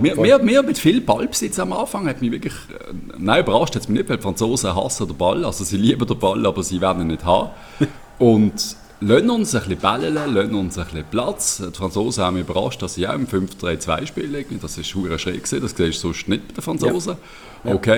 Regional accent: Switzerland

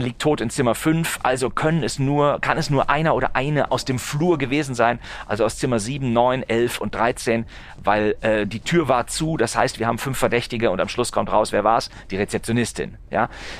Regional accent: North Rhine-Westphalia, Germany; Ich bin in Nordrhein-Westfalen aufgewachsen, hatte also immer die Radioprogramme des WDR.

